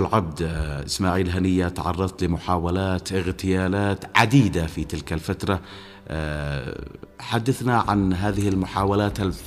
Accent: Yemen; وهذا واجبنا نحن كشعب يمني مقاوم ضد الاحتلال

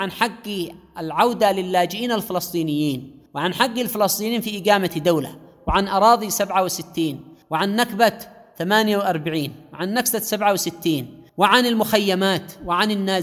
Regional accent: Yemen; تعاملهم معنا كيمنيين، تعاملهم معنا كفلسطينيين

